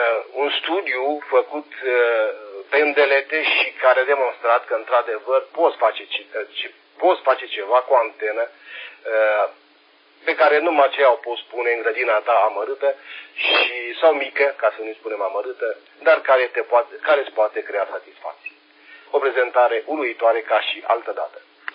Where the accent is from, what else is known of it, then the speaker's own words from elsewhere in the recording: Romania; am fost tare mândru că sunt român